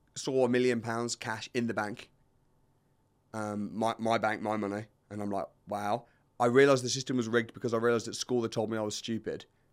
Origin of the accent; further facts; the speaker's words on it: England, United Kingdom; I got a bit of an accent because I'm from the Midlands.